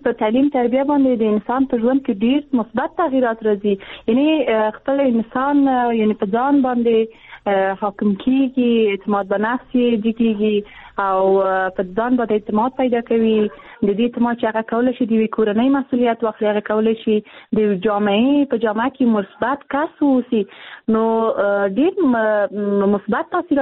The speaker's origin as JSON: {"language": "Pashto", "country": "Afghanistan", "tie": "born or raised there", "said": "زه په افغانستان کې پیدا شوی یم زه د افغانستان یوه جلۍ یم"}